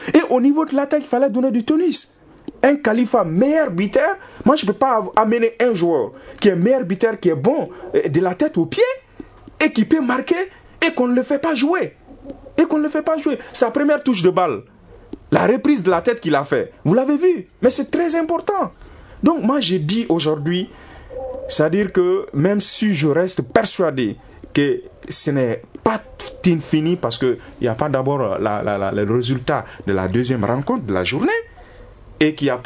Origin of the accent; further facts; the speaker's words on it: Mali; Moi, je suis malien.